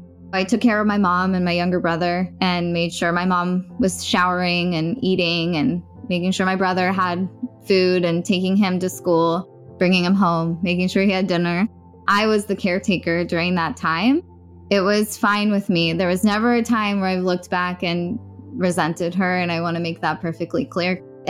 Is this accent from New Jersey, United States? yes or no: no; Laguna Niguel, California, United States; I was born and raised in Orange County. I was born in Laguna Beach, raised in Laguna Niguel.